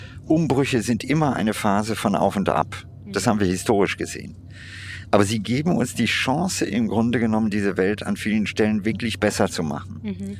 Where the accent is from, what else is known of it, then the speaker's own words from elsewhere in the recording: India; in meiner Kindheit in Indien war Hunger in einer anderen Dimension vorhanden als heute.